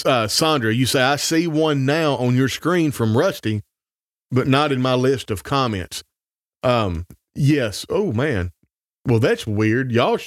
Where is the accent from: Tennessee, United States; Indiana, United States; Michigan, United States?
Tennessee, United States; I grew up in Northwest Tennessee, and I spent a lot of time with Christians, and I worked in my uncle's sawmill.